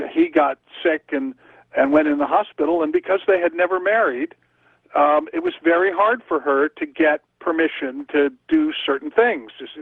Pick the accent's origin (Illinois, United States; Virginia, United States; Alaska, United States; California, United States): Virginia, United States; I grew up in Virginia, so, I mean, you know, I'm a Southerner. I'm a particular kind of Southerner.